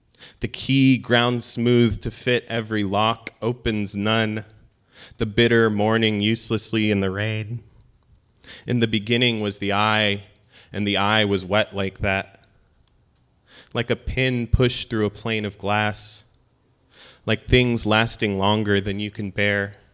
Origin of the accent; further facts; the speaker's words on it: Tehran, Tehran Province, Iran; So I'm Iranian. I was born in Tehran.